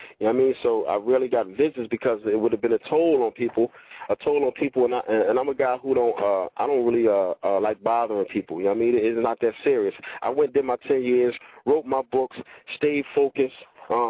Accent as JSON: {"language": "English", "town": "Philadelphia", "region": "Pennsylvania", "country": "United States", "said": "I did time in Texas and Ohio and Atlanta. You know what I'm saying? I'm from Philly"}